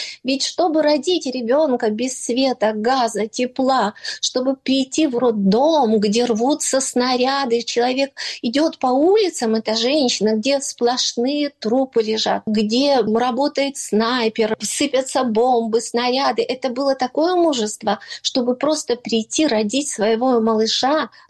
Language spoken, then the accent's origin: Russian; Ukraine; Потому что я украинка, я хочу жить в Украине, я люблю Украину, я хочу быть с Украиной.